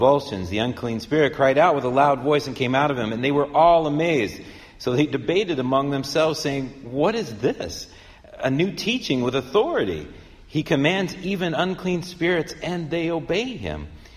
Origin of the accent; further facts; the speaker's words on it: St. Louis, Missouri, United States; I'm a St. Louisan.